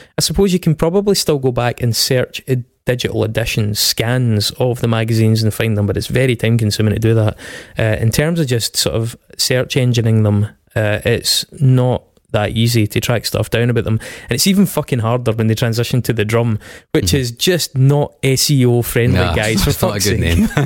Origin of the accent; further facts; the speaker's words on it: Stirling, Scotland, United Kingdom; so I'm from Stirling, and that is it's not an insignificant little town.